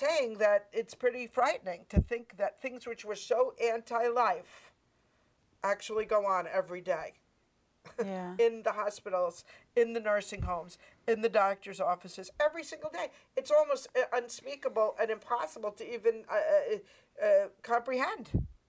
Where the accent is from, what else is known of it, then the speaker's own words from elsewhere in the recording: United States; So I am a Catholic first. I'm God's child. I'm an American, so I live in a country which still was founded on freedoms.